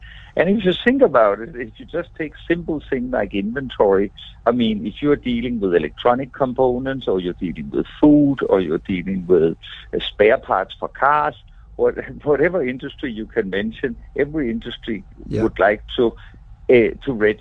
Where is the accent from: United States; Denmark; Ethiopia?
Denmark; I'm from Denmark up north. There we have heaters in the house.